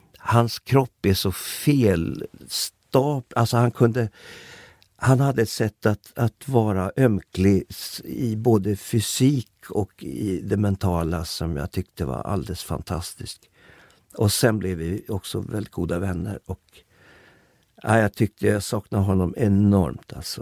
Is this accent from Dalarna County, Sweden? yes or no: no; Upplands Väsby, Stockholm County, Sweden; jag växte upp i Upplands Väsby huvudsakligen. Det jag minns av min barndom, där bodde jag mellan, jag tror, 4 till 8 eller något sånt där.